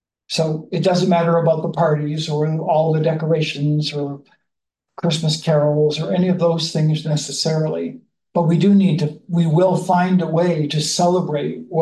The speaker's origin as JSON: {"language": "English", "region": "East Coast", "country": "Canada", "said": "for me as a Canadian, knowing pretty much no one has heard of the town I was born in, I describe it in bigger terms, like I'm from East Coast of Canada"}